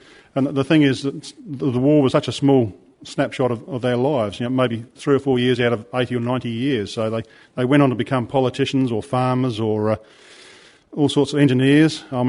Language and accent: English; England, United Kingdom; So I come from England where there's a run of civil wars, and it's devastating.